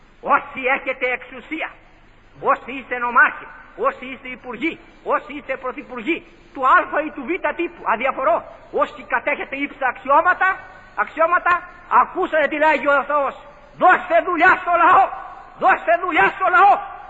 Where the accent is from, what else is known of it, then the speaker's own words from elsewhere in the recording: South Aegean, Greece; Είμαι από ένα μικρό χωριό. Στα χρόνια μου, το χωριό μου, σε ένα νησί των Κυκλάδων, είχε 2.000 κόσμο. Τώρα έχει μόνο 700.